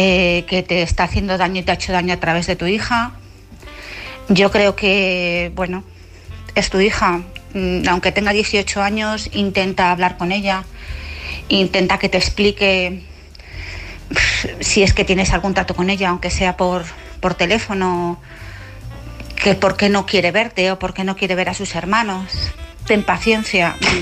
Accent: Madrid, Community of Madrid, Spain; de Madrid.

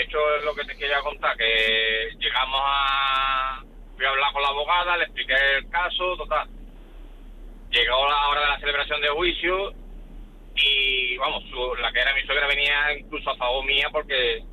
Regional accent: Seville, Andalusia, Spain; yo soy de Sevilla

